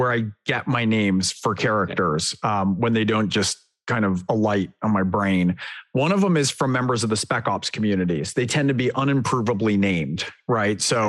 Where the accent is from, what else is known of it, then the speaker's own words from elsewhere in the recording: California, United States; I think that's part of why I grew up in California.